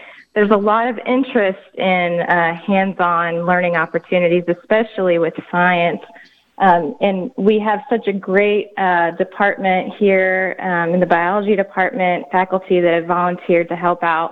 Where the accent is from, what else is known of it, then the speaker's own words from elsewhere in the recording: Americus, Kansas, United States; I actually grew up in Americus, Kansas, moved to Emporia for a few years, and then went to high school and graduated from Hartford High School.